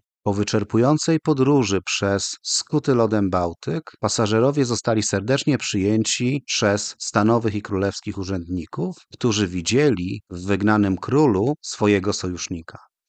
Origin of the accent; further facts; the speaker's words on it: Gdynia, Pomeranian Voivodeship, Poland; czyli moje rodzinne miasto Gdynia